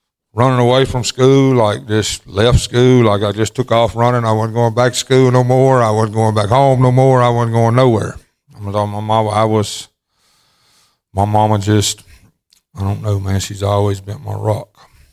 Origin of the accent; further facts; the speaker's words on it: Greenwood, Mississippi, United States; I was born and raised right outside of Greenwood, Mississippi. I was raised in the country.